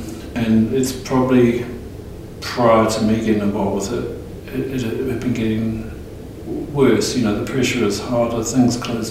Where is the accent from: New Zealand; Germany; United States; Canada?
New Zealand; now in England, United Kingdom; So I grew up in New Zealand.